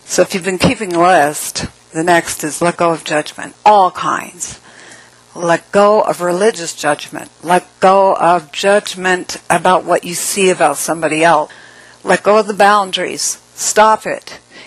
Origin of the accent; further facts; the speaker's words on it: United States; I'm an American, please help me, come get me now.